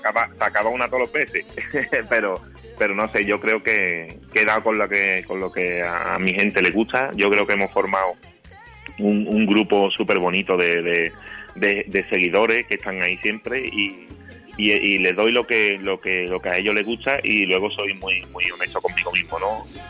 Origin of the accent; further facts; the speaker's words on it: Spain; Mira, yo creo que hoy como muchísimos españoles